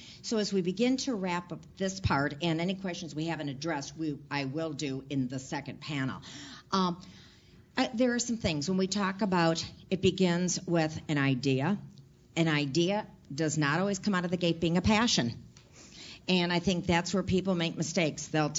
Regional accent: Michigan, United States; I was a very proud person when I said to him, I'm originally from Michigan, and I said I was Troop 810 in Girl Scouts

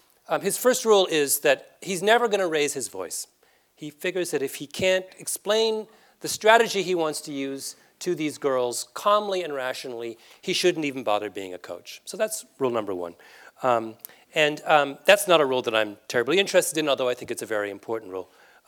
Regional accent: Canada; I'm Canadian, and this is one of those days that gives Canadians such as myself a sense of moral superiority.

